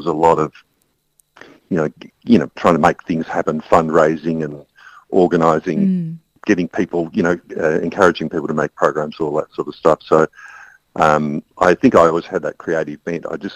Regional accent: Geelong, Victoria, Australia; I grew up in Geelong, and in those days, particularly the environment I was in, there was no such thing as art.

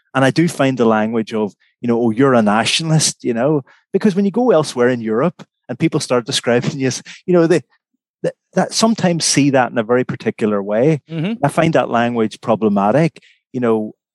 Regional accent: Derry, Northern Ireland, United Kingdom; born there; now in Belfast, United Kingdom; I was born in Derry and live in Belfast, and I'm Irish, you know.

